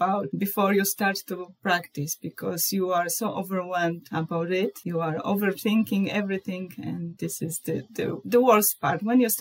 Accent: Poland; English is a second language; from Poland. Poland is a country in Europe, for those who don't know it. And I started to learn English 4 years ago.

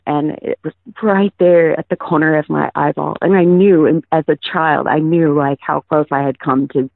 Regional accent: Oklahoma, United States; now in Denver, United States; So I just first wanted to say I'm from Oklahoma, and you were the first atheist podcaster I ever heard.

